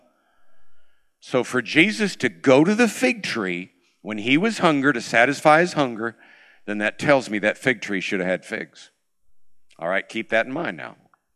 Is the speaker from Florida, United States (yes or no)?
yes; Florida, United States; I was born and raised in Florida.